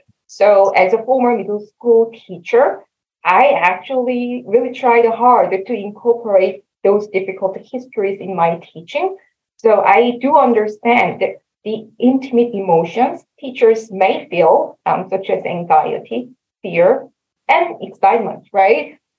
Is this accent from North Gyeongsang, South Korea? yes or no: no; Seoul, South Korea; English is a second language; I was born and raised in Seoul, Korea. I also went to K-12 school in South Korea.